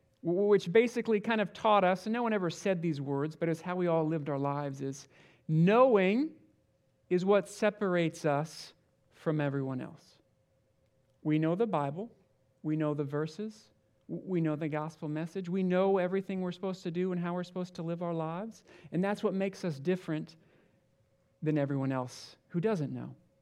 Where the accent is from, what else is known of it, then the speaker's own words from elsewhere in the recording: Michigan, United States; also born or lived in Papua New Guinea; When I was young, my parents were missionaries in Papua New Guinea. We came back and we grew up. I grew up in Michigan and I always went to church.